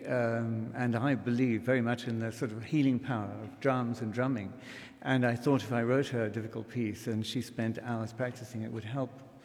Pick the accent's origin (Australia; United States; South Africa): South Africa; That whole thing of you growing up in Africa and thinking of yourself as... We were called Europeans, you know.